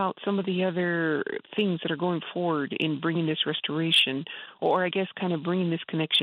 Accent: Isleta Pueblo, New Mexico, United States; from Isleta Pueblo

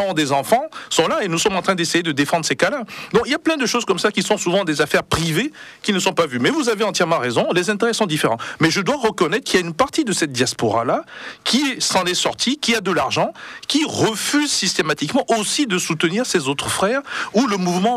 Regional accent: Togo; Il faut que nous ayons conscience que nous vivons en tant que Togolais

